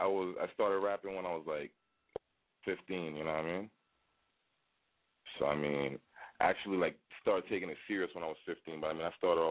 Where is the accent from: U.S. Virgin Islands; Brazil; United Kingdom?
U.S. Virgin Islands; growing up in the Virgin Islands, and I mean, like, seeing all my friends into, like, a lot of different stuff